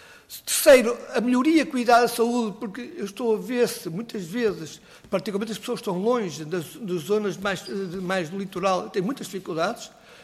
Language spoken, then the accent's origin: Portuguese; Porto, Portugal; que eu sou do Porto, como devem compreender